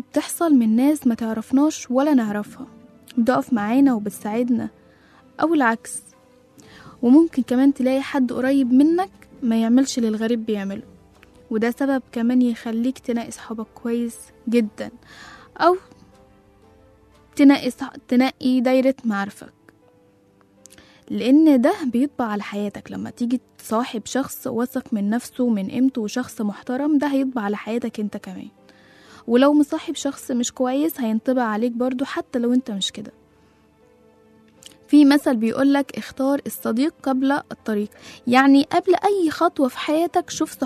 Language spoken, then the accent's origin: Arabic; Egypt; وده موجود عندنا في مصر، يعني الحمد لله احنا مشهورين بحتة الجدعانة دي جدا. اكتر حاجة مشهورة في طبع المصريين الجدعانة.